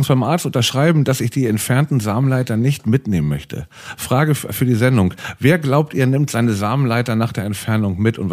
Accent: Northern Germany, Germany; Und wir sind ja beide Norddeutsche.

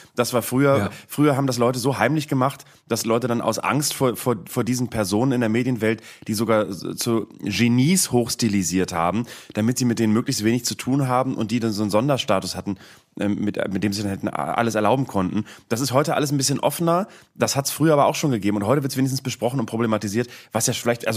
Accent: Bremen, Germany; als Bremer kann ich nur sagen, Vorsicht Niedersachsen, ihr habt einen Schläfer in euch.

